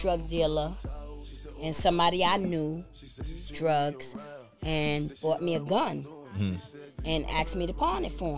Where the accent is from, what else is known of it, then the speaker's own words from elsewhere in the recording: Bronx, New York, United States; Cause growing up in the Bronx, people would say they're gonna shoot you, they're gonna do this, they're gonna do that, and it was all talk.